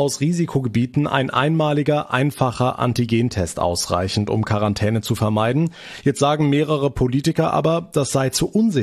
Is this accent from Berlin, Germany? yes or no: no; Rhineland-Palatinate, Germany; bei uns in Rheinland-Pfalz starten die Sommerferien heute in 3 Wochen